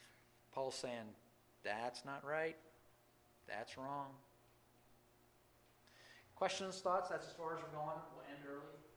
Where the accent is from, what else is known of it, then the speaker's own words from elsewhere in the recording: United States; Growing up in America, we didn't pray before we moved the car.